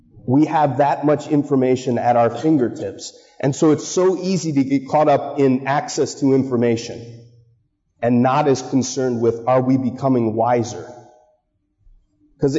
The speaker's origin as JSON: {"language": "English", "town": "Marblehead", "region": "Massachusetts", "country": "United States", "tie": "born or raised there", "said": "And I grew up in Marblehead. You know, we didn't have agriculture in Marblehead."}